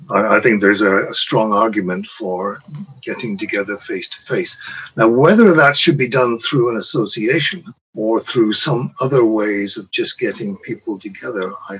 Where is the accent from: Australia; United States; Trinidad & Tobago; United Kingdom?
United Kingdom; Northern Ireland; Previous to that, I grew up mainly in Northern Ireland, and I took a summer as a schoolboy picking strawberries in East Anglia here in England.